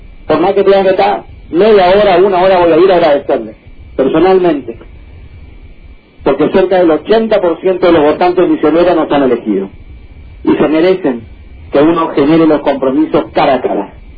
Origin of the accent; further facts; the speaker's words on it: Castro, Los Lagos, Chile; que quienes venimos de ámbitos como este, yo soy de Castro, es muy valioso